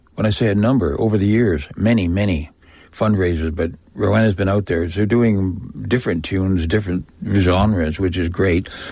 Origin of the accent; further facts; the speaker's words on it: Toronto, Ontario, Canada; moved away; my coming here so many years ago, I was a little bit suspect by many people. Mm-hmm. Because where? I was from Toronto.